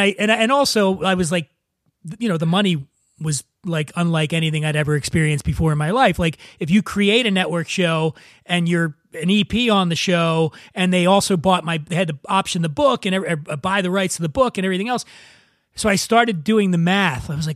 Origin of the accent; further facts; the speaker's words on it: Philadelphia, Pennsylvania, United States; I grew up poor in Philadelphia, right?